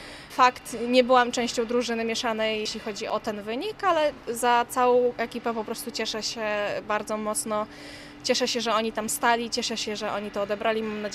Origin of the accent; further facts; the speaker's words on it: Białystok, Podlaskie Voivodeship, Poland; choć jestem z Białegostoku